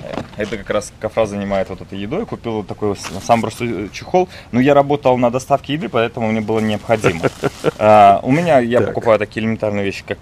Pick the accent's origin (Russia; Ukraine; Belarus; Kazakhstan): Belarus; Я сам с Беларуси, и мой дом находится в Беларуси, живут мои родители.